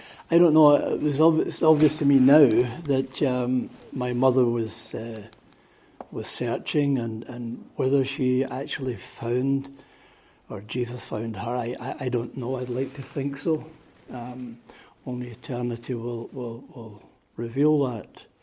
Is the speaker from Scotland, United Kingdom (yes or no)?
yes; Glasgow, Scotland, United Kingdom; I was born in Glasgow, 1944, over on the Langside. It's where I grew up. Church of Scotland.